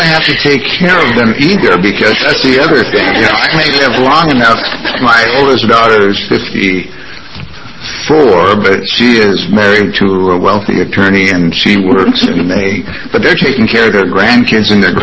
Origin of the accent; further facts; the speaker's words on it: Anaconda, Montana, United States; When I was growing up in Montana, many years ago, I was a depression baby. I was born in 1931. And my father had a pretty good job in the foundry, the smelter in Anaconda, Montana.